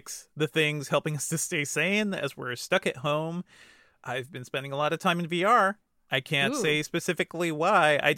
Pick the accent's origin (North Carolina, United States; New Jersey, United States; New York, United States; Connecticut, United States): Connecticut, United States; Hartford; also born or lived in Guyana; I go back to, like, my home street of, like, where I grew up in Hartford sometimes. I actually like to go to my birth country of Guyana and just see like what Google has covered.